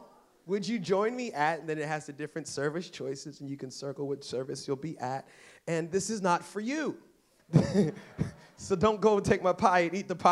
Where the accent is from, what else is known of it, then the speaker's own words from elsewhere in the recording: Columbia, Maryland, United States; No, I was actually born and raised in Columbia, and I still hate snow.